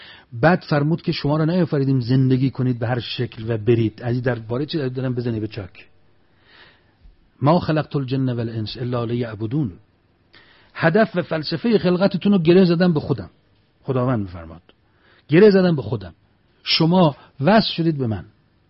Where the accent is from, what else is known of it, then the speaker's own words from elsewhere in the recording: Iran; تو بوسنی تا فهمید از ایرانیم مشتش آورد بالا گفت ایران خمینی.